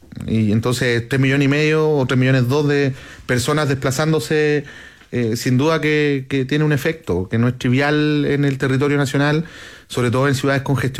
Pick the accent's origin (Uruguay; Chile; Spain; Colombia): Chile; Valparaíso; yo que soy porteño, nacido y criado en Valparaíso, vivía a la playa cuando joven.